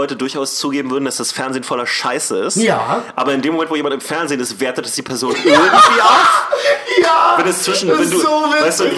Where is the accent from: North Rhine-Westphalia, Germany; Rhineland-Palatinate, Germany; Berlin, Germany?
Berlin, Germany; Und ich bin ja hier in Schöneberg groß geworden.